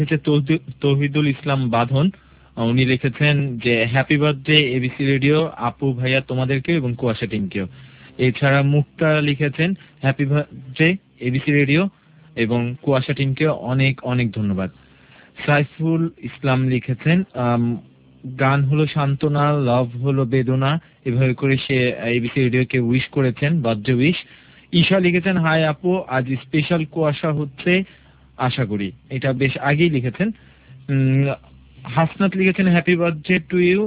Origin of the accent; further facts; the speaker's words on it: Bhola, Barisal Division, Bangladesh; আমরা যারা দক্ষিণাঞ্চলে, মানে আমার গ্রামে বাড়ি তো ভোলা, এখানে পুকুর দিঘি নদী অনেক আছে